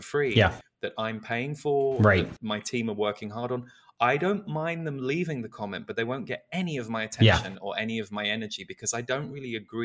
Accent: England, United Kingdom; moved away as an adult; Well, I'm a Brit, so, you know, I lived in England till I was about 35.

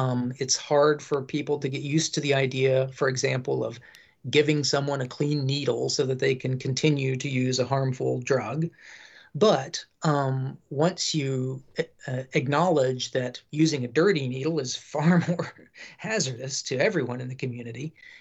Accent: West Virginia, United States; You can't drive through my home state of West Virginia or other parts of coal-producing Appalachia

